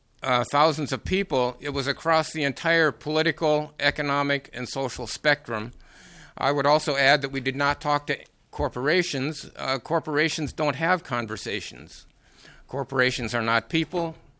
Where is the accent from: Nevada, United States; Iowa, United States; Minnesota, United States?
Minnesota, United States; I am a Minnesota volunteer for Move to Amend. I was born in Minnesota, graduated from Minnesota Public Schools.